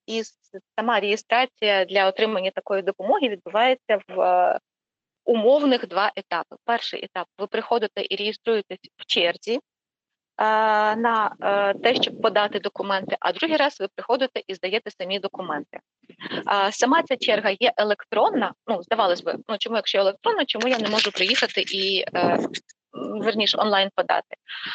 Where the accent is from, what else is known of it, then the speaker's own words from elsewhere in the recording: Khmelnytskyi Oblast, Ukraine; я сама з Хмельницької області